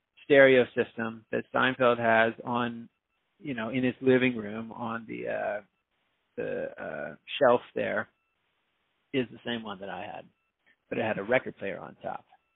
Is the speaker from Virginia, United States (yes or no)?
yes; Virginia, United States; Like, I guess bringing it back to growing up in Northern Virginia, there was no shortage of great musicians everywhere.